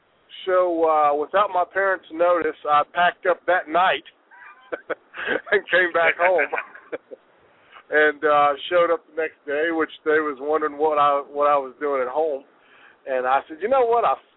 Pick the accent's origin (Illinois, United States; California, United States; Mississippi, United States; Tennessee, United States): Tennessee, United States; Nashville; I grew up here in Nashville, Tennessee.